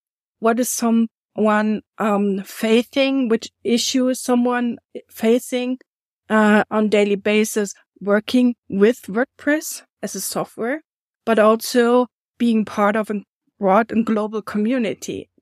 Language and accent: English; Germany; because living in Germany, I was born and raised in Germany.